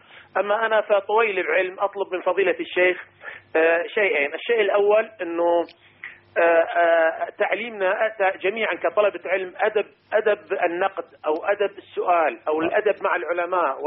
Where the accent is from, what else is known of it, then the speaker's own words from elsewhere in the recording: Iraq; now in Dubai, United Arab Emirates; وأنا أخوكم من العراق في دبي